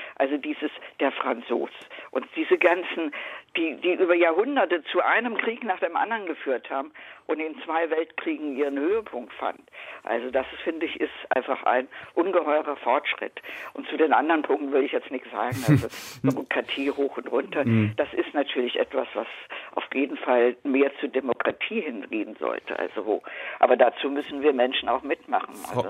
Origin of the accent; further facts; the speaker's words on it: Łódź, Łódź Voivodeship, Poland; born there; Und meine Mutter ist, wie sie schwanger war, dorthin gegangen. Folgedessen bin ich dort geboren. Und wieso soll ich jetzt Lodz, Litzmannstadt damals, als meine Heimat bezeichnen?